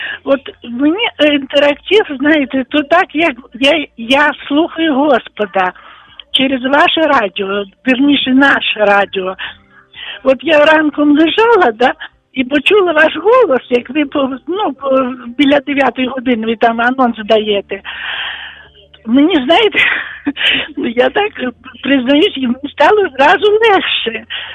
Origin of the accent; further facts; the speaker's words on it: Russia; now in Ukraine; Ви знаєте, я сама росіянка. Я на Україні живу 50 років вже.